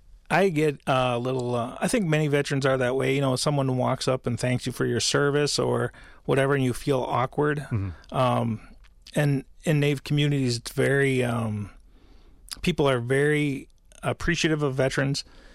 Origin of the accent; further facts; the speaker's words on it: Madison, Wisconsin, United States; I have a strong Native identity. When I was a child, I was born and raised here in Madison.